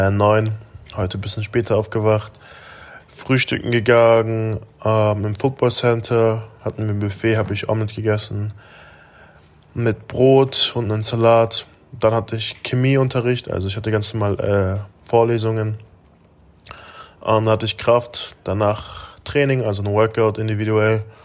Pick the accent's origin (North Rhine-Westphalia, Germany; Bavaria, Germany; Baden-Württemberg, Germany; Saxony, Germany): Bavaria, Germany; Augsburg; Ich bin halt aufgewachsen in dem Stadtteil im Süden von Augsburg in Hohenstetten. Bin da ganz normal zur Grundschule gegangen